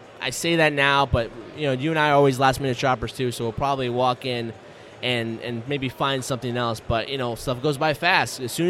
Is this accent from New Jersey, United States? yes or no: yes; New Jersey, United States; We know his story very well since we are from